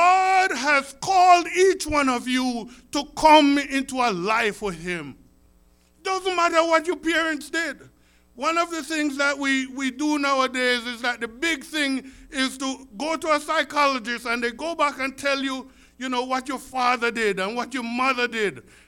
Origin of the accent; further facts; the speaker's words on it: Jamaica; when I was growing up in Jamaica